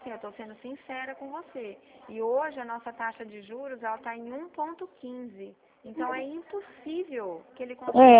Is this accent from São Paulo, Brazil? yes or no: yes; São Paulo, Brazil; Eu sou de São Paulo também.